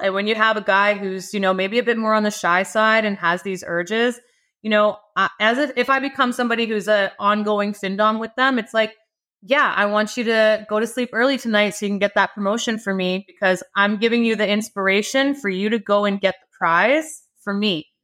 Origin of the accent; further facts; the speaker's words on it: West Coast, Canada; I'm from the West Coast. I'm Canadian.